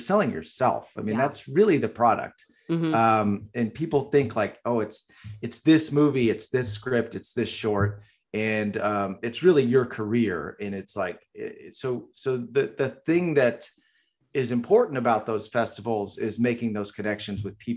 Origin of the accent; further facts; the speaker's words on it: Boston, Massachusetts, United States; it was literally in the last screening in my hometown of Boston